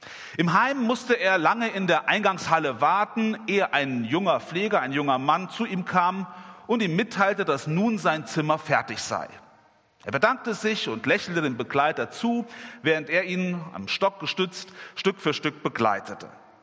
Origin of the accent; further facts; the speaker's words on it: North Rhine-Westphalia, Germany; now in Giessen, Germany; komme ich aus dem Hickengrund, bin also gar nicht so ganz weit weg von hier groß geworden, bin einige Jahre jetzt in Gießen schon Pastor